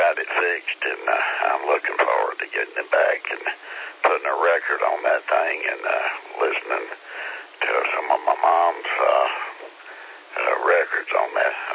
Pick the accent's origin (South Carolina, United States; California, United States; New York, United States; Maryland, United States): South Carolina, United States; Columbia; I've been in South Carolina all my life, and still, sometimes in the summertime, I grew up down around Columbia